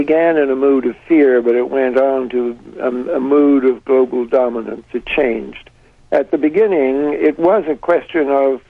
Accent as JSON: {"language": "English", "country": "Canada", "said": "I didn't, as a Canadian, I didn't really participate in it"}